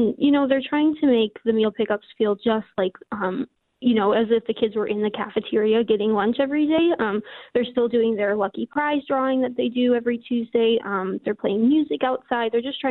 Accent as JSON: {"language": "English", "town": "La Farge", "region": "Wisconsin", "country": "United States", "tie": "born or raised there", "said": "like my hometown of Lafarge, who just has a K-12 school of maybe 300 students"}